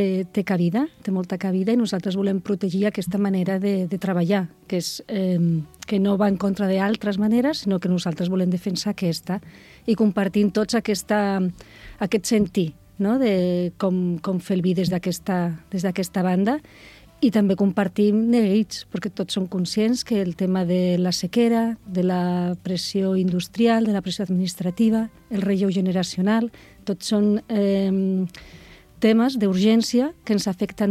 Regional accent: Navarre, Spain; born there; moved away as an adult; jo sóc originària de Navarra, vaig néixer a Navarra, però vaig vindre al Penedès a estudiar. I ja em vaig quedar atrapada aquí.

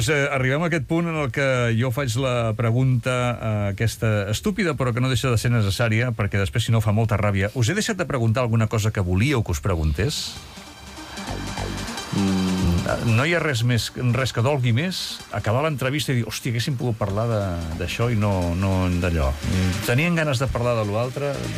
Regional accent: Moja, Catalonia, Spain; no, que jo soc de Moja

